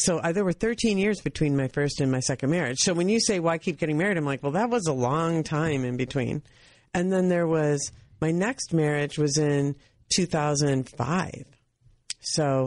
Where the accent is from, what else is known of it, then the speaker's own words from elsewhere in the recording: Minnesota, United States; And I'm from Minnesota.